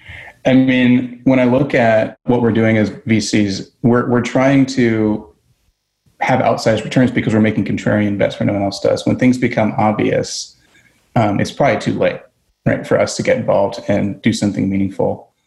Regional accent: Indiana, United States; I grew up in Indiana. I grew up in a, you know, particularly white part of Indiana, if that's even fair to say.

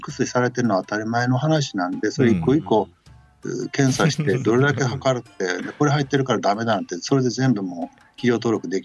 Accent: Osaka, Japan; accent: Osaka dialect; 私は大阪出身なんですね。もう大阪弁あんまり出なくなってしまったんですけど、大阪の北野高校っていうところで

